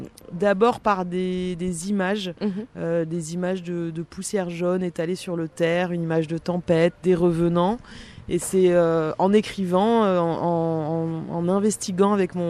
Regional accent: Algiers, Algiers Province, Algeria; j'avais pris la décision de retourner filmer à Alger, ma ville natale

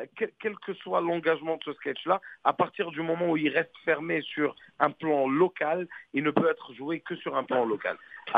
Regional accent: Côte d’Ivoire; also born or lived in Morocco; on est des Ivoiriens marocains, et quand on est au Maroc, la Côte d'Ivoire nous manque énormément, et quand on est en Côte d'Ivoire, le Maroc nous manque énormément.

